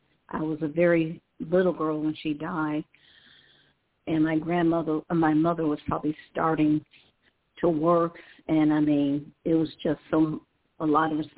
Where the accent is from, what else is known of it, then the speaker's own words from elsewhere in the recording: Cleveland, Ohio, United States; Hi, I'm from Cleveland, Ohio.